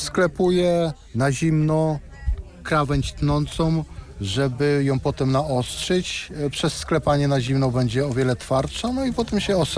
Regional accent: Jasło, Subcarpathian Voivodeship, Poland; also born or lived in Warsaw; moja żona jest z Warszawy i mieszkaliśmy 20 lat w Warszawie. Jak żeśmy się tu przeprowadzili, to, znaczy wrócili, no bo ja jestem z Jasła

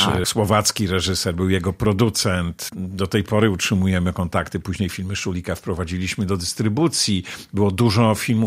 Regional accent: eastern Poland, Poland; born there; Ja urodziłem się na wschodzie Polski, znałem ten region

